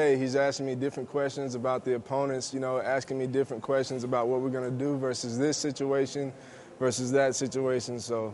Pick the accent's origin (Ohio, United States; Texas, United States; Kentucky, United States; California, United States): Texas, United States; I mean, I was from Texas, so before I got here, you know, I was kind of a Dallas fan